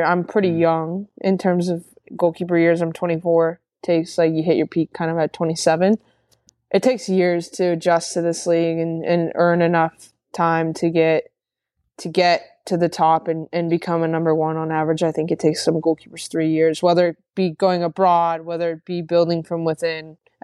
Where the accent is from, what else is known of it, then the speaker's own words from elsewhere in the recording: California, United States; now in Australia; But also just how earthy, I grew up in California, so like how earthy Australia is.